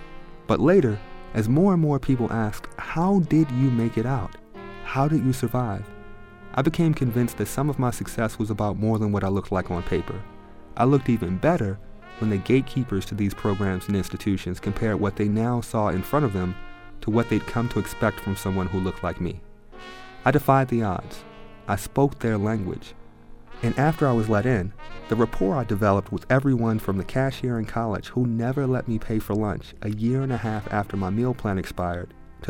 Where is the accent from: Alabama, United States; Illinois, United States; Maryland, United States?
Maryland, United States; Baltimore; I grew up in East Baltimore. Drugs were rampant. The schools were bad.